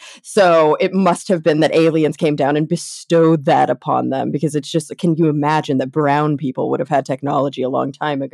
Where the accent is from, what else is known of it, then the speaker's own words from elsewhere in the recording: Texas, United States; I had it bad because I grew up in Texas, right? So I had that Texas textbook bias